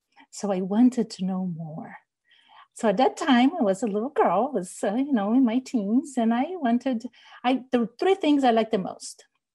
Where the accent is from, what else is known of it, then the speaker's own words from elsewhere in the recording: Rio de Janeiro, Brazil; I grew up in Rio de Janeiro, Brazil. Rio is such a wonderful, beautiful city. It has the white sand beaches and all the mountains and even forests inside the city. But it's a city.